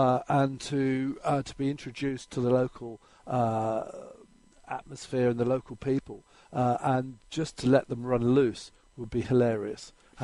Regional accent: Jersey; moved away as an adult; I was born in Jersey Island, just off the French coast, and I've been living there up until 2011.

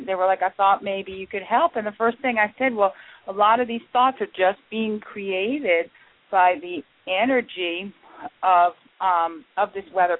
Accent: New Jersey, United States; I'm from New Jersey and the Jersey Shore

